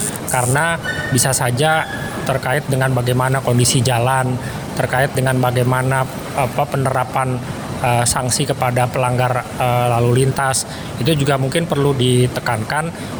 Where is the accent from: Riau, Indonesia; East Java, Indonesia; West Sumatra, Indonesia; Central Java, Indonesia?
Central Java, Indonesia; Pemalang; now in Depok, Indonesia; Saat ini saya tinggal di kota Depok. Ya, pada tahun ini saya mudiknya ke kampung saya di kota Pemalang, Jawa Tengah.